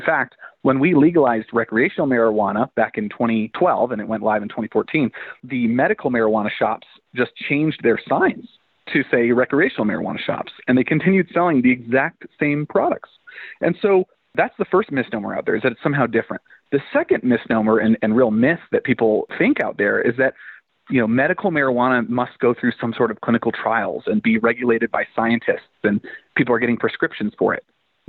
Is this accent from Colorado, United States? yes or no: yes; Colorado, United States; I am from Colorado. So I lived before, during, and after legalization.